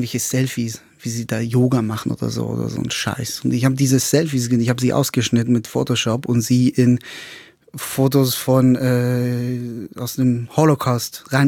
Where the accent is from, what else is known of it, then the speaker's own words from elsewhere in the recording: Israel; now in Germany; Nee, ich bin in Israel so in so einer Siedlung groß geworden.